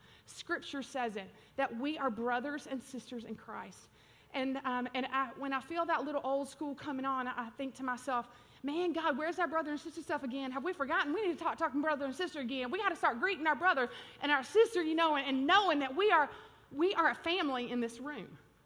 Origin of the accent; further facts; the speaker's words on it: Georgia, United States; now in Texas, United States; in Georgia, all of our family's in Georgia, and I'm a little Georgia peach from a long time ago, but I'm a Texan now, don't worry.